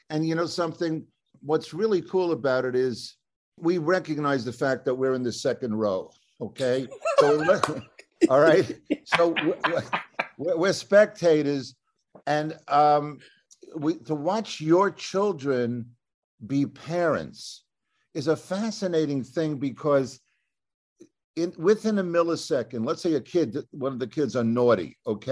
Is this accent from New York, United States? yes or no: yes; Long Island, New York, United States; also born or lived in Los Angeles; now in New Jersey, United States; We moved from LA back to New Jersey. My wife's from Jersey. I'm originally from Long Island, and because our kids are here, they moved here.